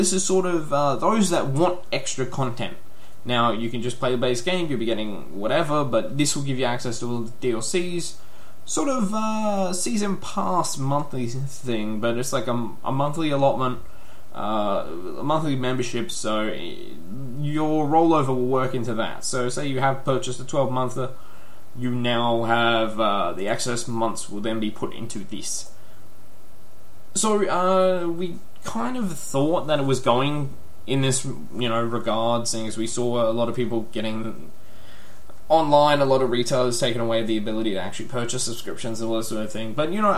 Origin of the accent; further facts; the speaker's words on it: Australia; I'm from Australia.